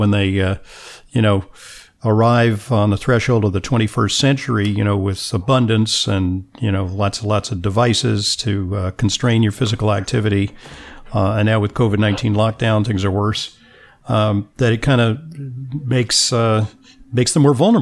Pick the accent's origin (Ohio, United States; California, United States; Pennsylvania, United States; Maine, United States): California, United States; Los Angeles; you work at USC, because I'm from Los Angeles.